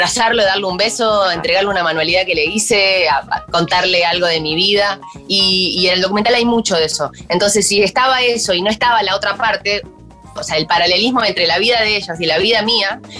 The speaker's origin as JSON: {"language": "Spanish", "region": "Montevideo", "country": "Uruguay", "tie": "born or raised there", "said": "yo nací en el Cerro de Montevideo y es para mí ese momento de mi vida lo que de alguna manera forjó mi personalidad"}